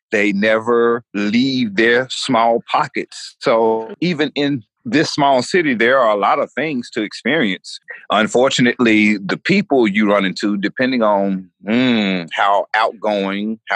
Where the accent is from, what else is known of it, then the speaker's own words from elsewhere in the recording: Memphis, Tennessee, United States; I grew up in South Memphis off South Parkway, like in the hood.